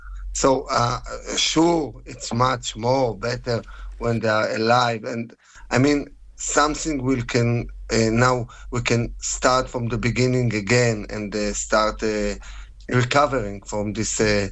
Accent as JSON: {"language": "English", "town": "Nir Oz", "region": "Southern District", "country": "Israel", "tie": "born there", "second_language": "English", "said": "I was born in Kibbutz Nir Oz where there was a terrible massacre as well."}